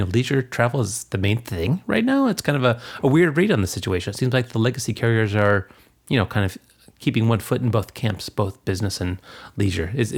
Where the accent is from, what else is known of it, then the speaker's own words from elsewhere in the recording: Boston, Massachusetts, United States; I've traveled out of Boston. That's my hometown airport.